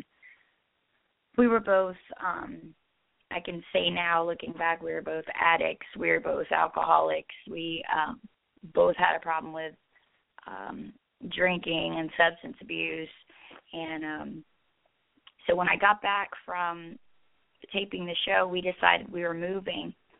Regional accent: Lakeland, Florida, United States; I grew up in Lakeland, Florida, and I grew up in church.

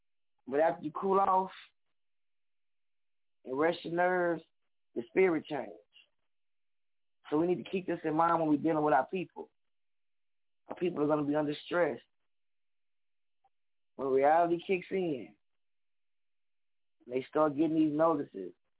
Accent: New Orleans, Louisiana, United States; now in Houston, United States; I'm from New Orleans. I live in Houston.

